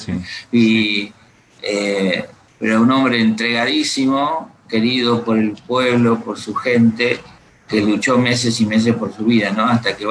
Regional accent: San Justo, Buenos Aires Province, Argentina; born there; de mucha religiosidad y de mucha fe desde mis abuelos, ¿no? Yo nací en La Matanza, nací en San Justo.

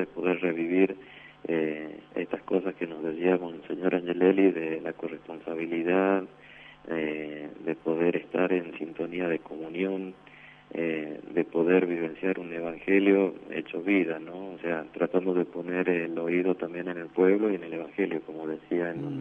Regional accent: Anillaco, La Rioja, Argentina; Sí, yo soy de La Rioja de Anillaco.

